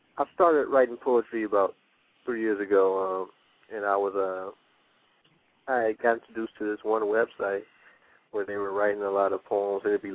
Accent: Cleveland, Ohio, United States; now in Chicago, United States; I'm from Cleveland, but right now I'm in Chicago.

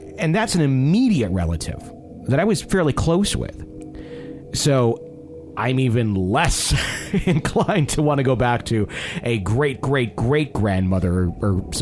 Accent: Rienzi, Mississippi, United States; like my favorite Rienzi back in my hometown where it's just the rolling hills

